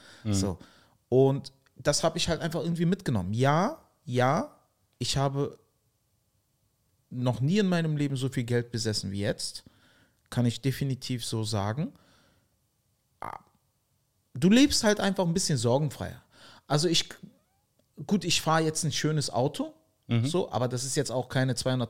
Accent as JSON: {"language": "German", "region": "Berlin", "country": "Germany", "tie": "born or raised there", "said": "Und ich bin halt in der zweiten Generation geboren, aber hier geboren, aufgewachsen. Und meine Eltern, also wir sind halt im Wedding groß geworden, wir haben zu fünft in 59 Quadratmetern gewohnt."}